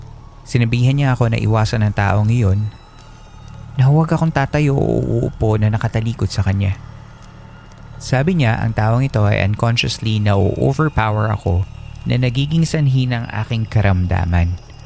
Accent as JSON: {"language": "Tagalog", "town": "Cavite City", "region": "Calabarzon", "country": "Philippines", "said": "Sa amin sa Cavite City, karamihan sa mga nakatatanda ay naniniwala sa mga magtatawas."}